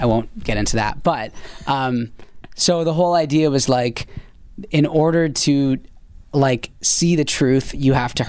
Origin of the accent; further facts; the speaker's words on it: Canada; Because like I'm from Canada